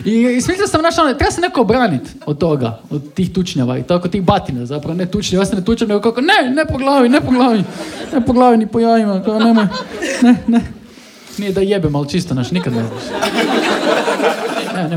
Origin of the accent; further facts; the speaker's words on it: Rijeka, Primorje-Gorski Kotar County, Croatia; ja sam znači iz Rijeke